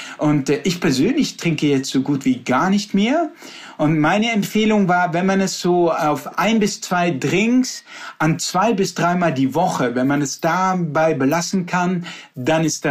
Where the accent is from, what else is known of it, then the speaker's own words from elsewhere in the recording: Rhineland-Palatinate, Germany; born there; Ich meine, ich komme ja auch aus einer langen Weintradition. Ich bin in der Pfalz geboren, war immer auf den Weinfesten.